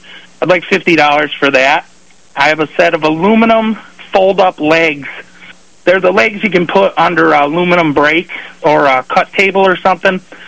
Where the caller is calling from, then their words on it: Warsaw, New York, United States; Calling from Warsaw.